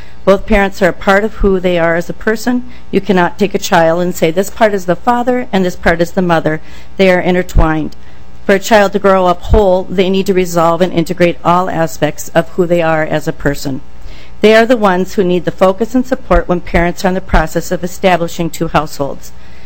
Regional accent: St. Paul, Minnesota, United States; I am from St. Paul.

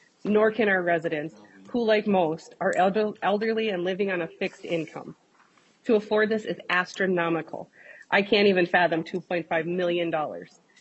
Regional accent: Beardsley, Minnesota, United States; I was born and raised in Beardsley, Minnesota, and like Mr. Anderson was saying, it is a very small town. We are talking a town of 218 people, to be exact

